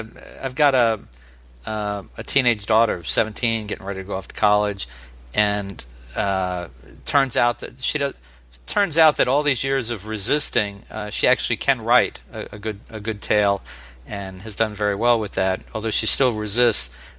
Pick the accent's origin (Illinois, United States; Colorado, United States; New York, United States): New York, United States; also born or lived in New Jersey; growing up in New York, New Jersey area myself, a number of places like that I remember going